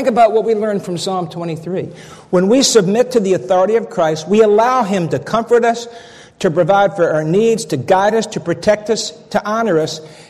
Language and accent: English; Richmond, Virginia, United States; accent: Southern; I'm from Richmond, and I talk a little Southern.